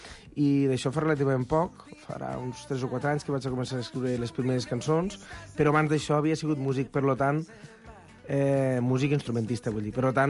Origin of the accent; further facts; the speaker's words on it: Camarles, Catalonia, Spain; Jo soc de Camarles, del Delta de l'Ebre.